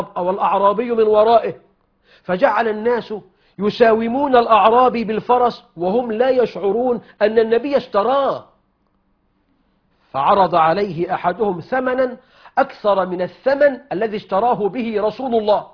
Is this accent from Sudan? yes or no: no; Egypt; أنا أنبه هنا على شيء يحصل بين النساء عندنا في مصر